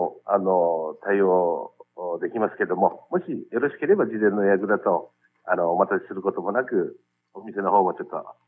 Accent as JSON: {"language": "Japanese", "town": "Yakushima", "region": "Kagoshima", "country": "Japan", "said": "あと屋久島、私が屋久島出身ですので"}